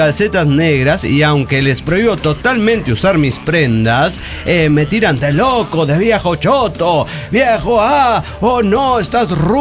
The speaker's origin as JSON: {"language": "Spanish", "town": "Parral", "region": "Chihuahua", "country": "Mexico", "said": "la de Parral, Chihuahua."}